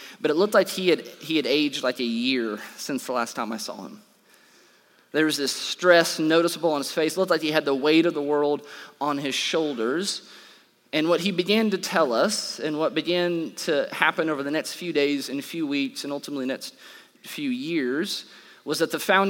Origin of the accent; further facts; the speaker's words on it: Illinois, United States; I grew up in Illinois, and so me and my brothers have weird R names